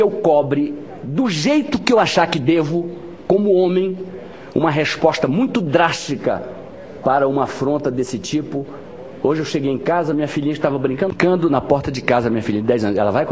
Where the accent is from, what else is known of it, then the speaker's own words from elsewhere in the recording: Manaus, Amazonas, Brazil; um suposto ex-policial que na minha terra, em Manaus, estaria oferecendo ao senhor Gil 100 mil reais